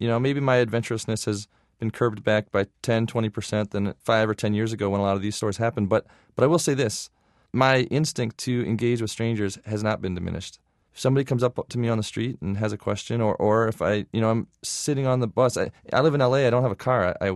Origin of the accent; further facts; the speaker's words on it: Michigan, United States; And, you know, growing up in Michigan and, you know, you see what a lot of people in a lot of parts of the country are going through.